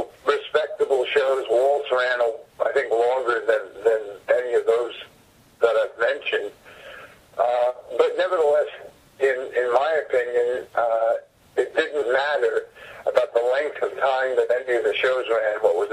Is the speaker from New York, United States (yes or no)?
yes; Manhattan, New York, United States; One of the... dreams that I had as a kid growing up in Manhattan was to write a musical with Richard Rodgers.